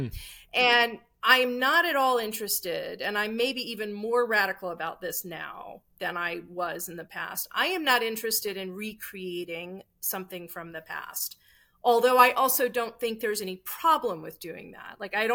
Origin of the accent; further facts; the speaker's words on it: Williamsburg, Virginia, United States; Yes, I grew up in Williamsburg, Virginia. So I grew up surrounded, you know, a small town. It's bigger now, surrounded by beautiful buildings, beautiful landscape, materials.